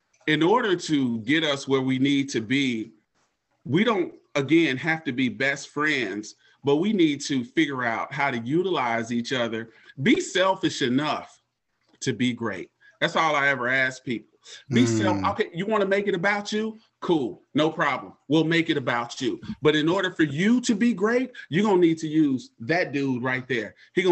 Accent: Dallas, Texas, United States; I'm from Hamilton Park. I'm from the north. Hamilton Park, 709 to the world blow up. We was in Hamilton Park.

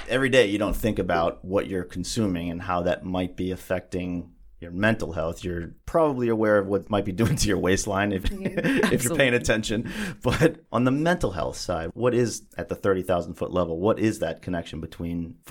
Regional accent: Ireland; I'm Irish and I hate avocados and I hate what they do to me.

